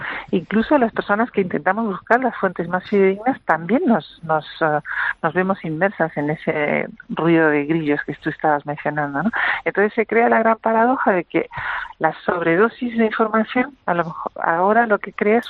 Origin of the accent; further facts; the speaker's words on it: Uruguay; moved away; Yo soy uruguayo y hace 1000 años que me fui de Uruguay, pero tengo un contacto diario